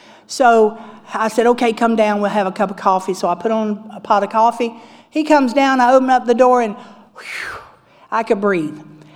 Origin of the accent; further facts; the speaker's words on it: the South, United States; Because I'm from the South, right?